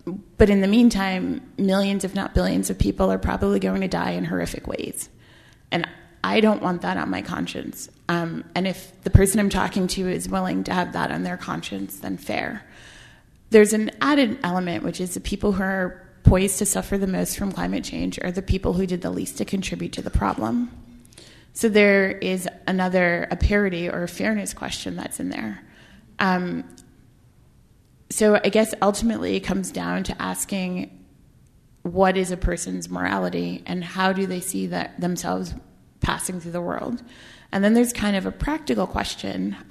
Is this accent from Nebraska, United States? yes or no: no; New York, United States; I grew up in New York, and I live there now